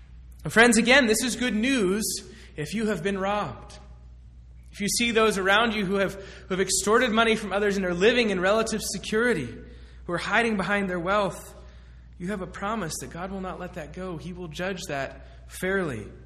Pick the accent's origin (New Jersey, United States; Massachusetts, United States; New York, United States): Massachusetts, United States; reminds me of a large reservoir near where I grew up in Massachusetts.